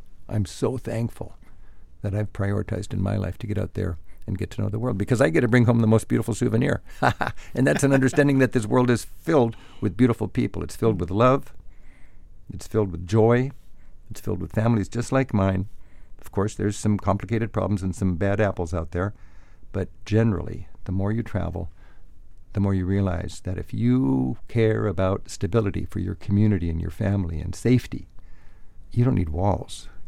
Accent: United States; When I was in Iran, I experienced the friendliest welcome of any place I've ever been as an American.

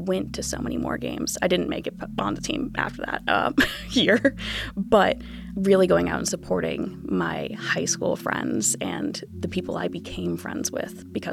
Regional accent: New England, United States; I'm from New England originally, and they play field hockey out there.

